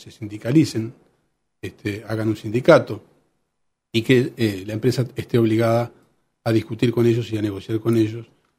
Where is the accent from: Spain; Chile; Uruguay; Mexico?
Uruguay; como trabajadores y como uruguayos en general vamos procesando estos cambios